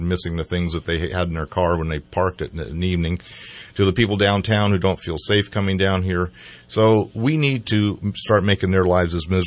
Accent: Denver, Colorado, United States; When I grew up in Denver in the 60s, we had bicycle licenses on our bicycle.

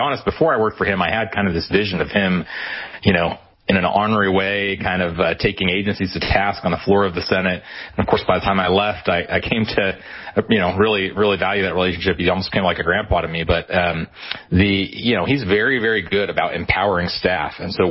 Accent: Idaho, United States; I grew up in Idaho. I went to school in Utah and met my wife there

